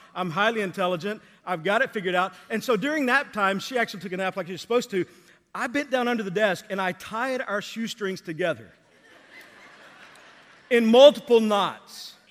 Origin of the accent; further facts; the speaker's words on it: Texas, United States; I grew up in Texas, and you were taught to obey teachers, and if not, they brought the pain.